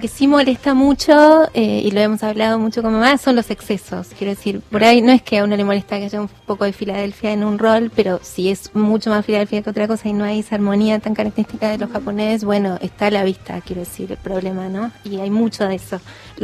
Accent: Santa Fe, Argentina; Nosotros somos de Santa Fe Ciudad

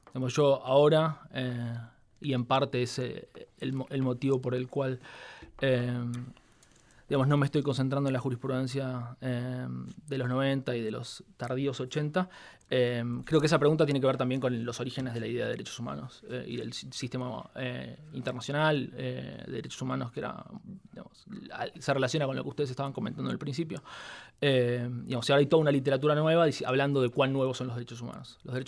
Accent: Argentina; born there; yo nací en Argentina

